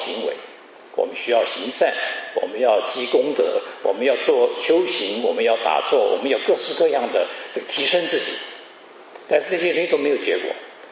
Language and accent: Chinese; China; 我们中国人讲过犹不及啊